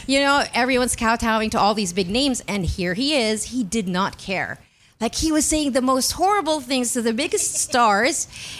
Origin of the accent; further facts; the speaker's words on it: Philippines; But as a Filipino, syempre, you root for them.